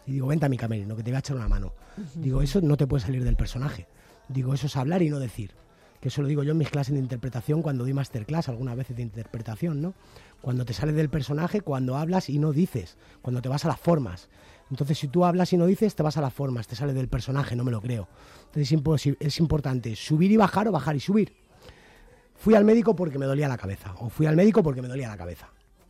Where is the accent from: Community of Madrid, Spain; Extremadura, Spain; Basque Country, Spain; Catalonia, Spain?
Community of Madrid, Spain; Parla; Nací en Parla, crecí en Parla y moriré en Parla, evidentemente.